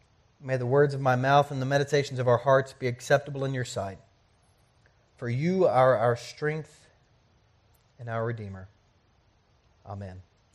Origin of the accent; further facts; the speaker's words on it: Conyers, Georgia, United States; born there; I was born in Conyers, Georgia, about 30 miles from here. I'm 25 years old